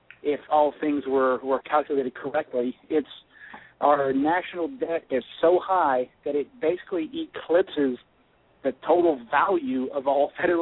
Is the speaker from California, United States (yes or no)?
no; Louisiana, United States; But, you know, I grew up in Louisiana